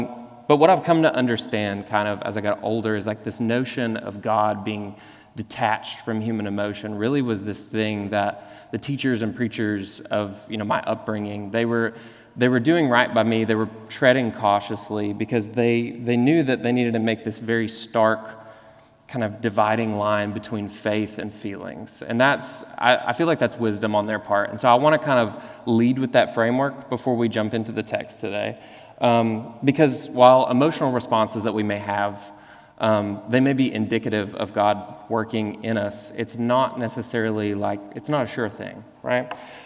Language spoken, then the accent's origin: English; the South, United States; like growing up in the South and kind of like the cultural Christianity of the South